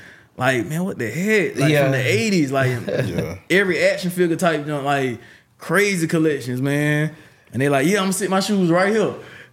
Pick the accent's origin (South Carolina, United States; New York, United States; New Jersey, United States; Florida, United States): Florida, United States; Jacksonville; like they just loved the fact that I'm from Jacksonville. You know what I'm saying? Like that's my backyard.